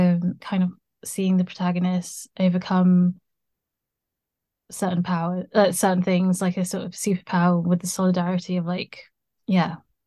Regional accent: United Kingdom; navigate between being British but also being raised in a household, a Chinese household.

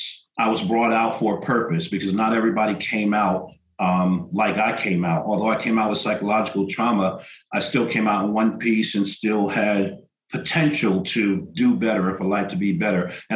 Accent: New Jersey, United States; So I'm originally from New Jersey in the Northeast there, New Jersey, a few miles away from New York, and grew up there in a great family.

